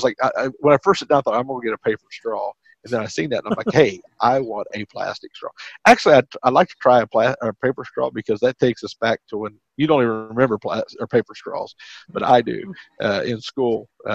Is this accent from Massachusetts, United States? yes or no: yes; Boston, Massachusetts, United States; I said, "I'm from Boston." She goes, "Boston?" I said, "Well, South Boston."